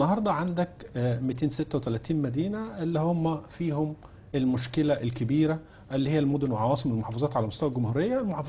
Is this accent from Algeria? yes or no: no; Egypt; احنا عندنا في مصر أكتر من 12 ألف موقف عشوائي بإحصائيات غير رسمية.